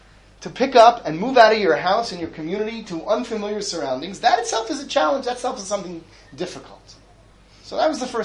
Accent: New Jersey, United States; I know I grew up in New Jersey. If I go back to the town I grew up in, even though I moved out of that town probably close to 30 years ago

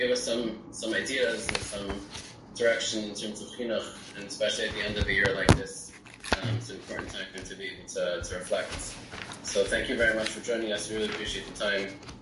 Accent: Edison, New Jersey, United States; I remember when I was a very young teenager, growing up in Edison.

